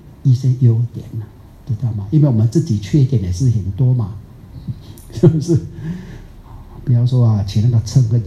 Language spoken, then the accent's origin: Chinese; Taiwan; 啊，我们台湾人讲的 啊，有时候爱到入骨